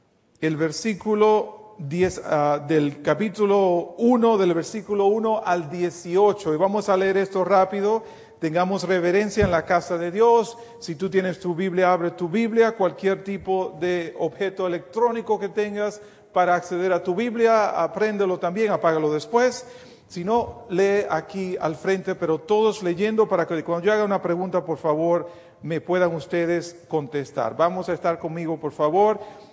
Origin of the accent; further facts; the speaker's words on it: Dominican Republic; moved away; yo salí de la República Dominicana no porque había abundancia, sino que fuimos, como yo digo, refugiados económicos.